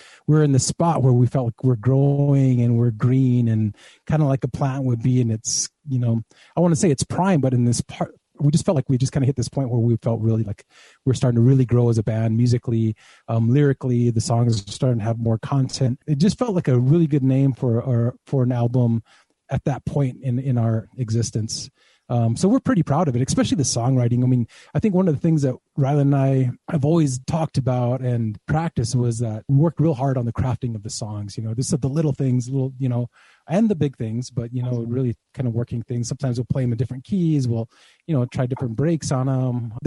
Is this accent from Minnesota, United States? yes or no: no; Jemez Pueblo, New Mexico, United States; I'm a guitar player and I'm from Jemez Pueblo.